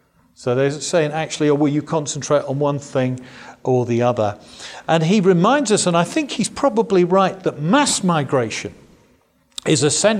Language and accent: English; Bournemouth, South West England, United Kingdom; a meeting that he's setting up in my hometown in Bournemouth in southern England